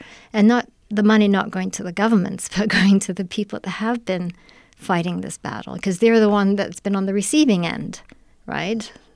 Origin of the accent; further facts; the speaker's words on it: Malaysia; So, but I'm originally from Malaysia.